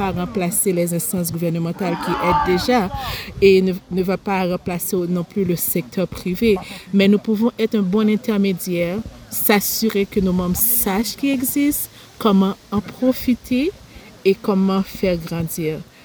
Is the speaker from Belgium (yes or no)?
no; Haiti; now in Canada; nous sommes des Haïtiens, on n'oublie pas, on va être Canada